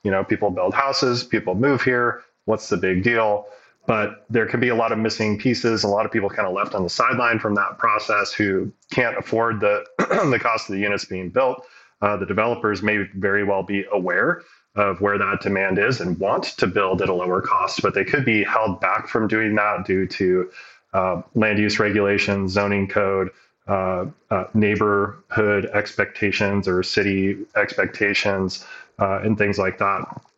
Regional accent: Boise, Idaho, United States; now in Moscow, United States; I grew up in Boise and moved up here to go to college at the University of Idaho and have mostly stuck around since then.

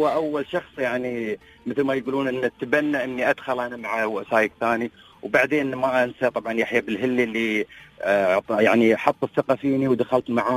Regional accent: United Arab Emirates; انا اول اماراتي

